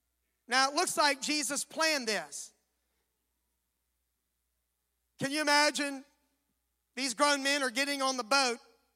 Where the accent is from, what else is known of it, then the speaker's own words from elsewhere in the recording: Florida, United States; Some of you know that I was raised in South Florida